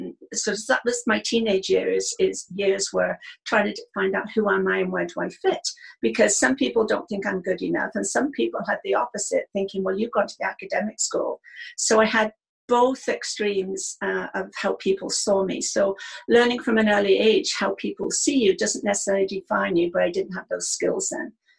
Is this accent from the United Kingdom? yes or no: yes; England, United Kingdom; But growing up in England with that, it's very much about labels and finding where you fit